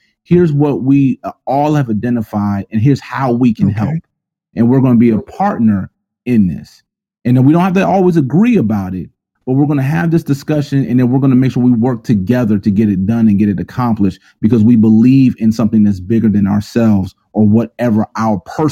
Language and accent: English; Bronx, New York, United States; you know, I spent some time in South Bronx and went to, and I had the Boys and Girls Club growing up on Ho Avenue. That was my spot